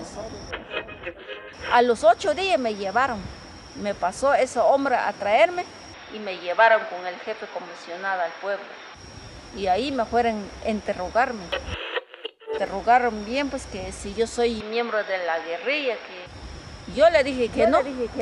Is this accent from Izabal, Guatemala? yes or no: no; Huehuetenango, Guatemala; first language Mam; Spanish is a second language; Yo tengo mi idioma, mi propio idioma. Yo hablo Mam. Yo soy origen de Huehuetenango. Yo tengo mi traje típica, pero ya mis hijas ahorita ni pueden hablar mi idioma.